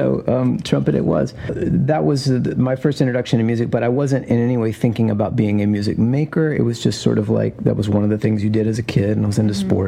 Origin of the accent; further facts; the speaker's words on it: Chattanooga, Tennessee, United States; My dad was an architect who would ultimately be integral to the urban renewal of my hometown of Chattanooga, Tennessee.